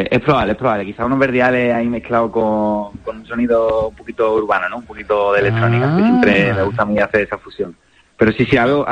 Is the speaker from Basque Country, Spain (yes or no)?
no; Málaga, Andalusia, Spain; me llena de orgullo que se haya utilizado esta canción para transmitir un poco un mensaje a favor de mi tierra, ¿no? Que yo soy muy malaguita